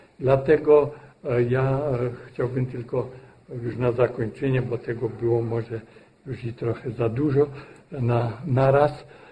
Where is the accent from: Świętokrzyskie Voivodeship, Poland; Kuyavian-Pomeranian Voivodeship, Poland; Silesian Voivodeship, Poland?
Silesian Voivodeship, Poland; Cieszyn; U nas w Cieszynie też takie kursy urządzali.